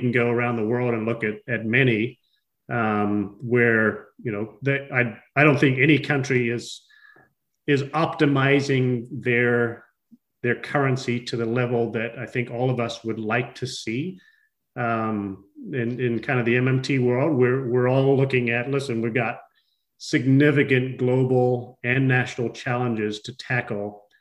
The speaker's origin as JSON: {"language": "English", "country": "New Zealand", "said": "I'm from New Zealand."}